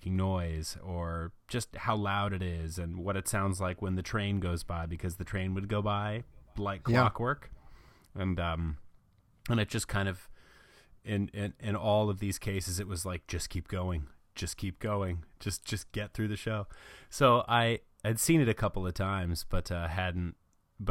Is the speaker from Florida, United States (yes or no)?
yes; Fort Lauderdale, Florida, United States; also born or lived in North Carolina; Yeah, I was born in North Carolina, but I spent the really early formative years living down in Southern Florida. My family lived in Fort Lauderdale